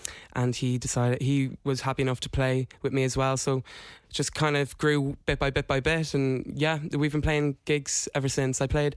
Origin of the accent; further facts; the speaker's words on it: Leinster, Ireland; I'm from Meath originally.